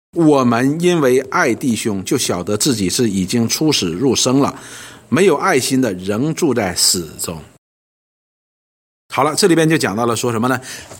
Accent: China; 我们中国人叫什么来着？

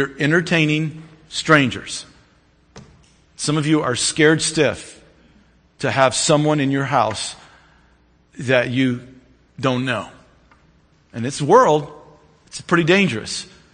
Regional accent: the South, United States; I grew up in the South, so I can say that.

